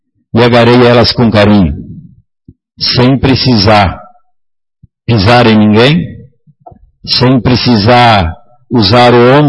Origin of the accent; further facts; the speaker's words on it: Rio Grande do Sul, Brazil; now in Mato Grosso, Brazil; Sou gaúcho, não nasci nesse estado, estou aqui há 20 anos.